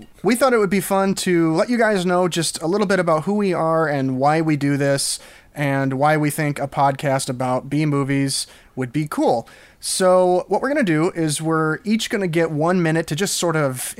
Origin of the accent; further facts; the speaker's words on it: Chicago, Illinois, United States; I am a writer and filmmaker. I'm from the Chicago area.